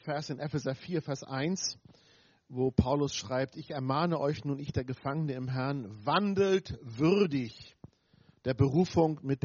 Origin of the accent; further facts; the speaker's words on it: Eckernförde, Schleswig-Holstein, Germany; Ich komme also aus Eckernförde, mein Opa hatte eine Werft aufgebaut, ich bin Segler.